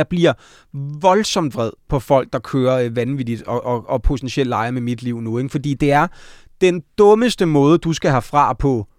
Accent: Slagelse, Zealand, Denmark; Ja, så flyttede jeg fra Slagelse, ja.

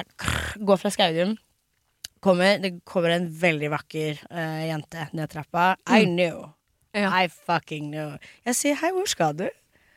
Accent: United States; Jeg er skald fra USA at det er så dyrt å dra til lege

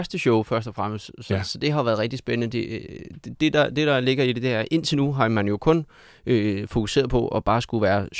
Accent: Køge, Zealand, Denmark; Jeg er fra Kø, så...

